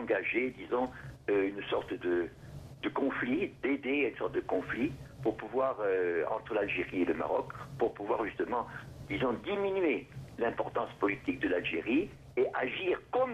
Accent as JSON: {"language": "French", "country": "France", "said": "il semble en tout cas chez nous, en France, nous le voyons très bien"}